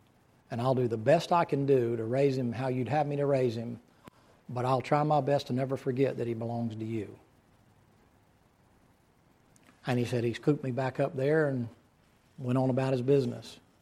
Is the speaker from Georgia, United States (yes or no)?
yes; Atlanta, Georgia, United States; born there; But I was born in Atlanta. We live in a little city, a little town right outside of Atlanta.